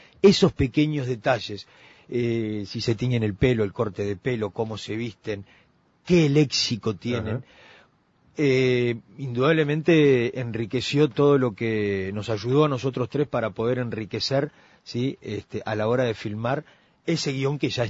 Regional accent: Montevideo, Uruguay; Yo me crié ahí en Domingo Aramburú y Guavillú, enfrente a la vieja cigarrería Martín.

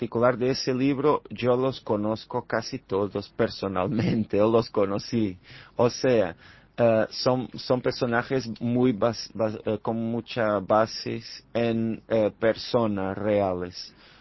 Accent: Alentejo, Portugal; esa región del Alentejo y mi pueblo, como los otros pueblos de mi región, son muy envejecidos. La población es muy envejecida porque los jóvenes se marchan a las ciudades donde hay más oportunidades.

